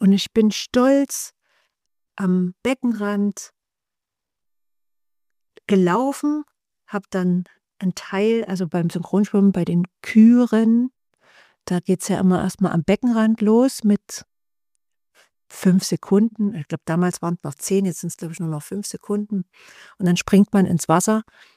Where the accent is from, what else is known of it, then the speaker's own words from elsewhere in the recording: Saxony, Germany; accent: Saxon; Und ich höre ja meinen Dialekt sofort und ich denke immer, den hört auch jeder andere und niemand mag sächsisch.